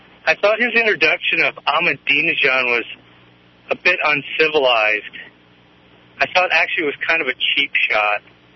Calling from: Salinas, California, United States

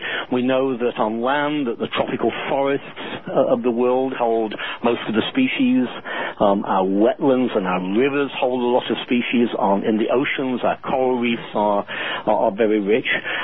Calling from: Key West, Florida, United States; I'm calling from Key West. I do a lot of work in the Florida Keys.

